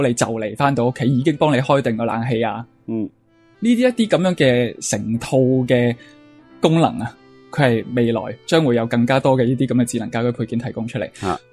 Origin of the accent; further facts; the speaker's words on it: Hong Kong; 我哋香港人就可能会驚啦